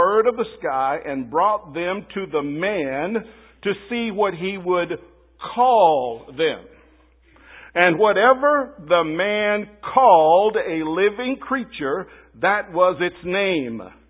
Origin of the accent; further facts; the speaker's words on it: Florida, United States; You know, when I grew up in South Florida, guys used to pride themselves on how good their rap was.